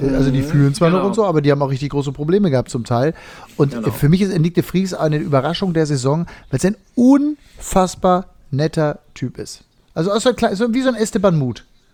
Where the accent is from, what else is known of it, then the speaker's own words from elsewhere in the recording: Bremen, Germany; Ich bin Bremer.